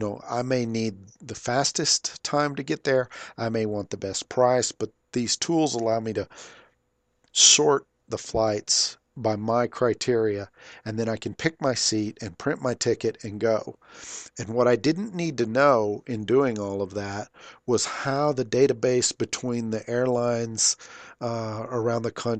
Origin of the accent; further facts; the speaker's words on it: Fort Stockton, Texas, United States; my hometown of Fort Stockton, Texas, of 8,000 people